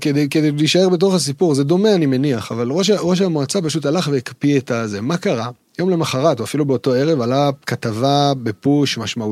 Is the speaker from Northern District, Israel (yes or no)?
yes; Kfar Vradim, Northern District, Israel; נולדתי בגליל, בין הגליל גדלתי בגליל